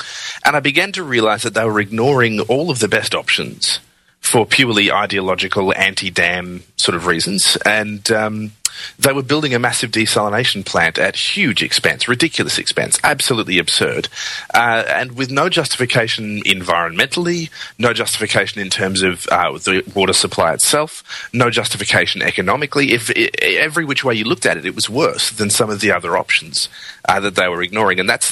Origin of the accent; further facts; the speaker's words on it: Melbourne, Victoria, Australia; I was born in Australia, lived in Australia all my life, and in Melbourne, actually, for the last 28 years.